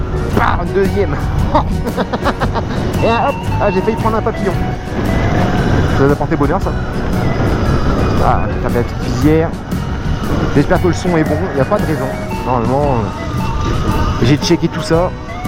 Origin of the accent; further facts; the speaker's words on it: Hauts-de-France, France; Et quand t'es passionné et puis on voit que je viens de Picardie.